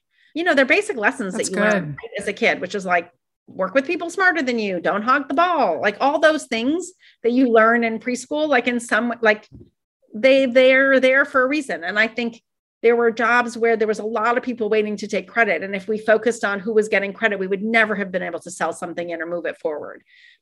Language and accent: English; Iran; now in United States; I moved here in the States in the middle of the hostage crisis. Now, I was fortunate and I didn't have an accent, but I was definitely from Iran, right?